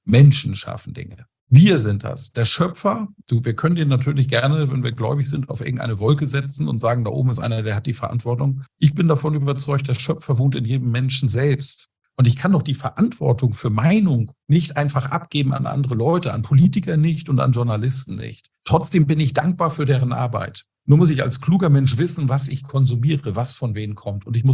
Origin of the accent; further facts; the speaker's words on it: Schleswig-Holstein, Germany; Wir kommen aus einem eher konservativen Haus. Mein Vater war Bauer, die hatten einen großen Bauernhof. Und wie alle Bauern in Schleswig-Holstein, wo ich groß geworden bin